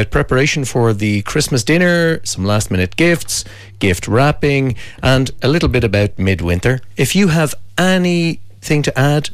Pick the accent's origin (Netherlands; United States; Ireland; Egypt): Ireland; Kilkenny, Leinster; from Crowan Cottages here in Kilkenny